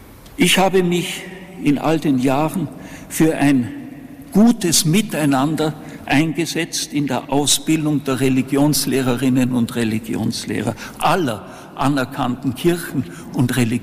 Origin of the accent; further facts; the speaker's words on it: Austria; Ich bin, um zum ersten zu kommen, als Kleinkind im Herbst 1945 als Flüchtling nach Österreich gekommen. Österreich ist meine Heimat geworden.